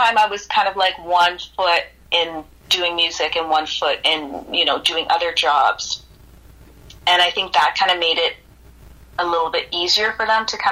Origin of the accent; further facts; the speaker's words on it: Stoney Creek, Ontario, Canada; now in Toronto, Canada; I grew up in Stoney Creek.